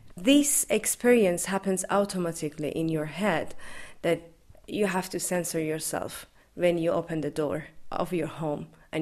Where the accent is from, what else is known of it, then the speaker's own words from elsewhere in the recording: Iran; English is a second language; also born or lived in Dubai; now in Czech Republic; I'm from Iran, and I was living in Dubai